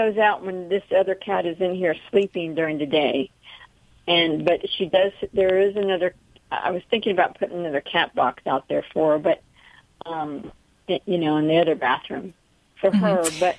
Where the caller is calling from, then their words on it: Crescent City, Florida, United States; I'm calling from Crescent City, Florida.